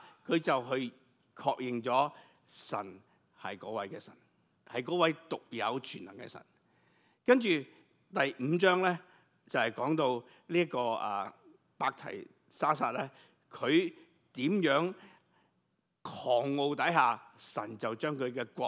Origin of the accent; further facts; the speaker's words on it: China; 即是我们中国人的